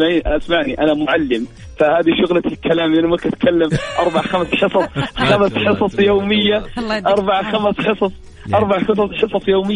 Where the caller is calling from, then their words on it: Riyadh, Riyadh Province, Saudi Arabia; والله أنا من الرياض.